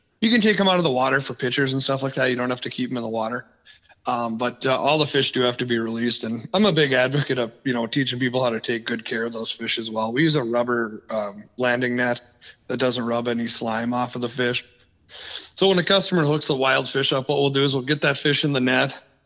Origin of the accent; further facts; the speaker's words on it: Two Harbors, Minnesota, United States; I was born and raised in Two Harbors, and so I've been fishing the rivers since I was, you know, 13, 14 years old